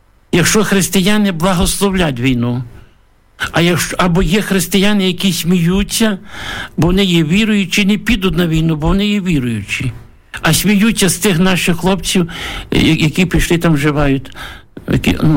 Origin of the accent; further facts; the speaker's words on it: Ternopil Oblast, Ukraine; Що я є родом з Тернопільщини